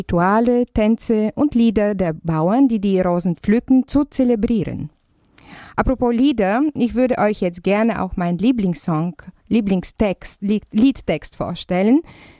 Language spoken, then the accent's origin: German; Bulgaria; German is a second language; Was könnte man über meine Heimat Bulgarien sagen? Es ist ein Land mit alter Kultur und wunderschönen Naturlandschaften, hohe Berge, Täler und eine etwa 400 Kilometer lange Meeresküste.